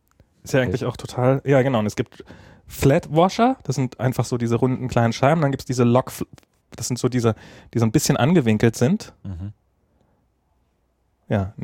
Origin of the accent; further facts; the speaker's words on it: Berlin, Germany; Als Berliner ist das schon echt anstrengend.